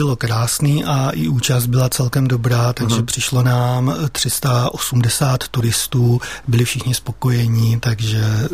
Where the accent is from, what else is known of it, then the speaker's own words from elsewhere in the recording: Dlouhá Třebová, Pardubice Region, Czechia; born there; nejvíce se mně líbí pohádka, která se vztahuje k mojí rodné vesnici